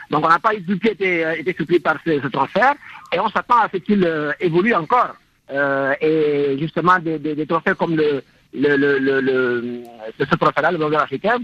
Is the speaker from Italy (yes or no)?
no; Senegal; Et en tant que Sénégalais, j'espère qu'il l'aura